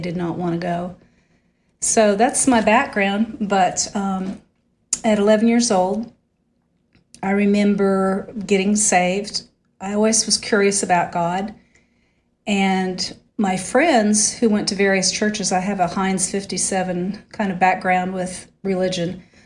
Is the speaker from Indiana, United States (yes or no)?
no; Wichita, Kansas, United States; moved away as an adult; also born or lived in California; primarily, I was raised in Wichita, Kansas, except for a few years in California, and then moved away when I was 19.